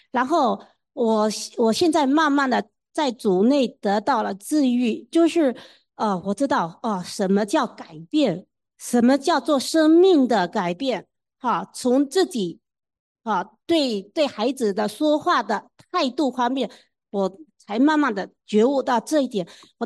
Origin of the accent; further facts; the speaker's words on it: Fujian, China; 迟老师真的来到我这福建这里了哈，就在家门口啊